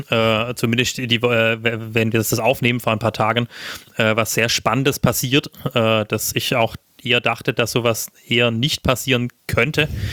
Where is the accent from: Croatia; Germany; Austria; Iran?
Germany; Grafenberg, Baden-Württemberg; Ein sehr angenehmer, bodenständiger Tropfen aus natürlich meinem Heimatdorf.